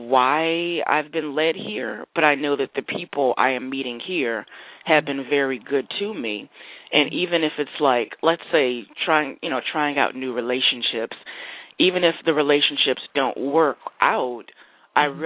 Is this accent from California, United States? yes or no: yes; Los Angeles, California, United States; because I'm from Los Angeles, and my story is, unfortunately, my parents were a murder-suicide when I was 5 years old.